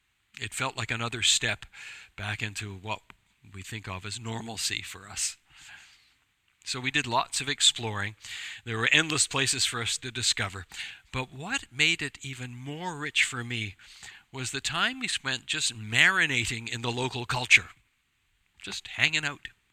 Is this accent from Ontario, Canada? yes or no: no; British Columbia, Canada; the geography reminded me of my early years growing up in the Okanagan Valley.